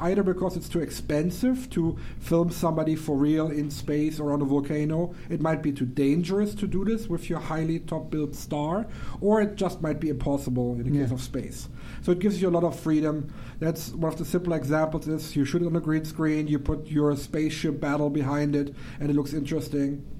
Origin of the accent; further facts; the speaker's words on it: Germany; I grew up in Germany, so we called it gymnasium.